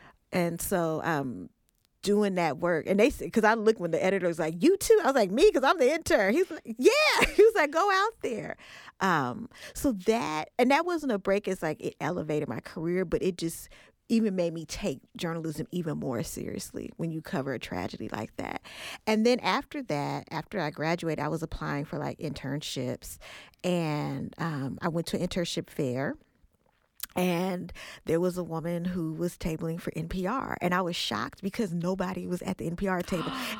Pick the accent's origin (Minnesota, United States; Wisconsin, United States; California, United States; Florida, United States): California, United States; Oakland; And then public radio, even I grew up in Oakland, you didn't really see a whole lot of promotion of public radio, right?